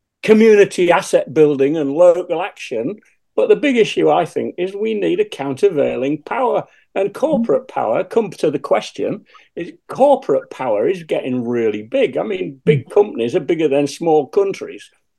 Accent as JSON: {"language": "English", "region": "Yorkshire and the Humber", "country": "United Kingdom", "said": "because I think of myself as a Yorkshireman and then a Brit and then a European."}